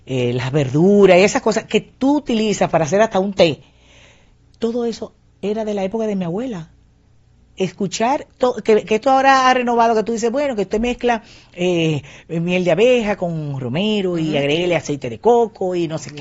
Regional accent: Santiago de los Caballeros, Santiago, Dominican Republic; Yo soy muy, como soy cibaeña, los cibaeños, como llaman el campo, porque Santiago no es un campo, señores, pero Santiago, allá en Santiago, yo aprendí a cocinar.

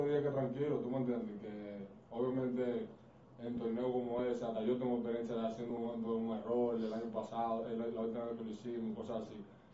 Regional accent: Dominican Republic; cada vez que yo me pongo la camiseta dominicana y represento mi país, represento mi gente, represento mi barrio, mi pueblo, lo que me hizo, en verdad, mi cultura completa

